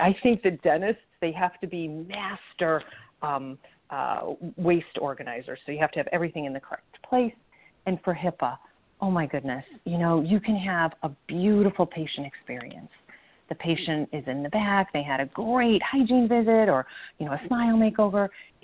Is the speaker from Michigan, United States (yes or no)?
no; Chicago, Illinois, United States; I'm based in South Florida, so I always have a beautiful day to go to the office. And I'm originally from Chicago, educated at Loyola University in Chicago.